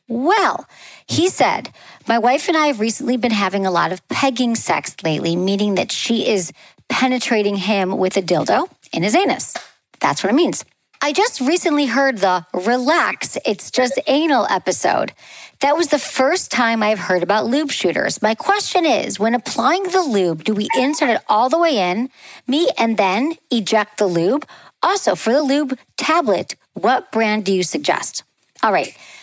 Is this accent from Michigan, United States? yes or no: yes; Michigan, United States; I grew up in Michigan and there was this one off the highway.